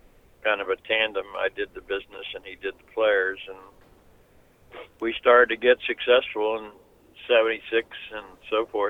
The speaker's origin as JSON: {"language": "English", "town": "Cincinnati", "region": "Ohio", "country": "United States", "tie": "born or raised there", "said": "and I grew up in Cincinnati where they always sold out."}